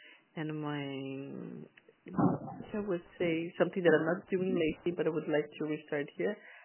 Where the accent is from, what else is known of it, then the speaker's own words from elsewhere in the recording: Brazil; now in Cambridge Bay, Canada; I live in Cambridge Bay, Nunavut. I've been here for the past 3 years. I'm originally from Brazil, but I have been living here in Canada for the past 12 years.